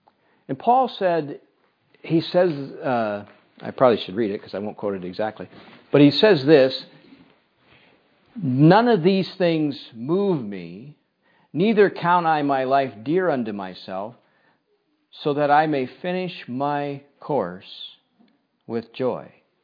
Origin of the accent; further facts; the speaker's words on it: Pennsylvania, United States; now in Castlegar, Canada; I certainly didn't know when I was, you know, growing up in Pennsylvania. I had no idea where Castlegar, British Columbia was.